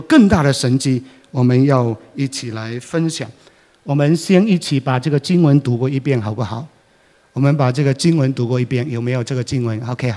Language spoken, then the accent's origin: Chinese; Sarawak, Malaysia; 我就讲说我是从喇烂江来的，喇烂江是我们东马来西亚最长的 一条河流